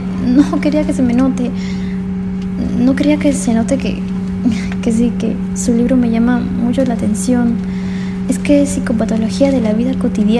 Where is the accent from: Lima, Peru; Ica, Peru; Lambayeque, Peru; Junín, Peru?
Lima, Peru; now in Quito, Ecuador; yo soy limeña, soy de Perú. Y estoy llegando a Quito, bueno, para estudiar mi carrera de psicología.